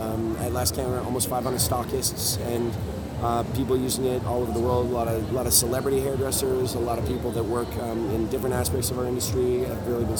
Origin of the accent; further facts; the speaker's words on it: British Columbia, Canada; I am from Canada. I live in Vancouver. Between Victoria and Vancouver, which are real close together